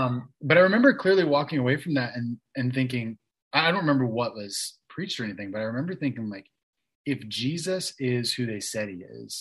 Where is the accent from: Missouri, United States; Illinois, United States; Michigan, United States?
Missouri, United States; Kansas City; So I grew up in Kansas City, Missouri. My dad's from upstate New York. My mom's from Georgia, South Carolina area, which is why sometimes I sound like I'm from the East Coast, but I also say y'all.